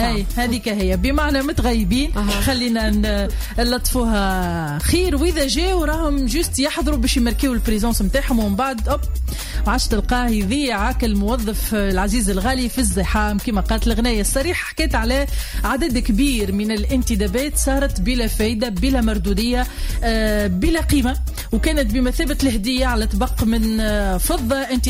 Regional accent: Tunisia; accent: Tunisian; نعرفوا اللي بصير في لهجتنا هو اللي ما يراش ويخوف هنا يكون العمل به المثل هو كما بيدو بالتونسي

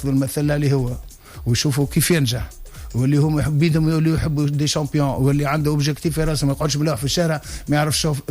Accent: Tunisia; احنا عندنا في تونس

